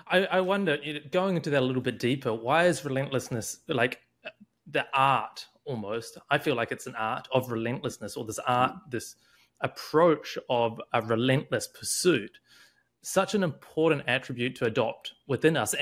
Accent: New Zealand; also born or lived in Australia; And I'm from New Zealand, but have spent years in Australia.

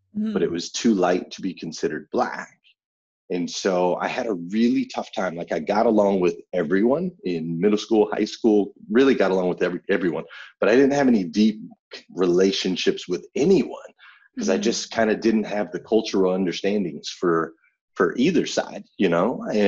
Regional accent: Flagstaff, Arizona, United States; So like I grew up in Flagstaff, Arizona, and I grew up in a very, very unique environment.

